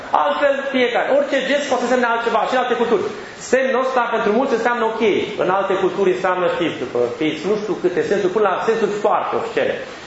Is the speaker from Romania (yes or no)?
yes; Transylvania, Romania; sunt ardelean atipic, vorbesc repede.